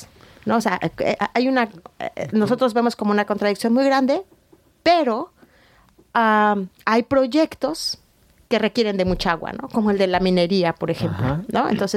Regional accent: Alpuyeca, Morelos, Mexico; Fíjense que en mi pueblo hay una gran contradicción, porque Alpuyeca significa lugar de agua salada

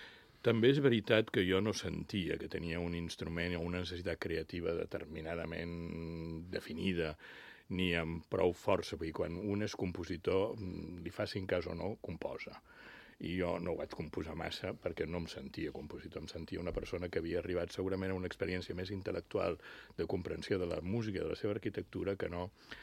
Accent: Lloret de Mar, Catalonia, Spain; per la festa major del meu poble, de Lloret

